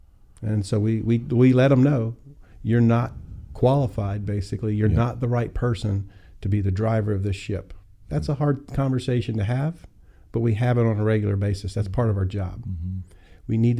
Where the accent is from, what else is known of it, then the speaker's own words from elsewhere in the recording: Washington, District of Columbia, United States; I was born in Washington, D.C., my mom raising five boys by herself in a government-subsidized project. So I'm a welfare child.